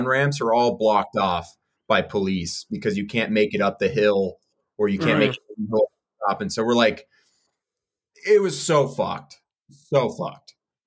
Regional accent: Nevada, United States; You know, we're from Nevada. What's a little bit of ice?

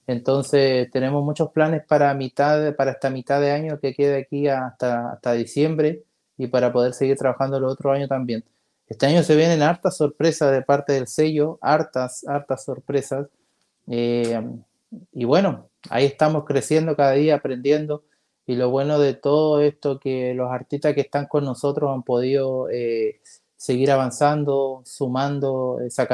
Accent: Chile; de que nos podamos unir como artista chileno

